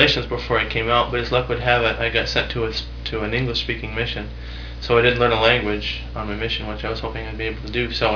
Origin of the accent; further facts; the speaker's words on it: Belmont, Massachusetts, United States; I come from Belmont, Massachusetts, metropolitan Boston, okay.